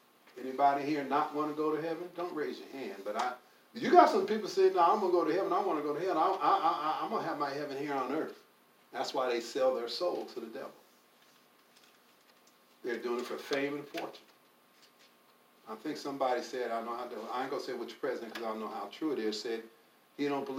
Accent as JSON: {"language": "English", "region": "Indiana", "country": "United States", "tie": "born or raised there", "said": "it's not like the 13 ghosts I grew up with in Indiana"}